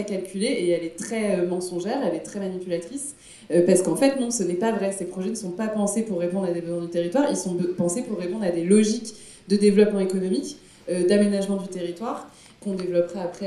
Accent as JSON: {"language": "French", "town": "Rouen", "region": "Normandy", "country": "France", "said": "Moi, je suis de Rouen."}